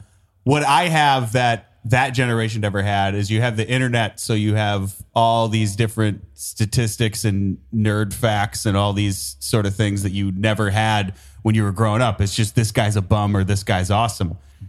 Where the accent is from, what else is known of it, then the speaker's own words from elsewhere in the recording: Chicago, Illinois, United States; I'm from Chicago.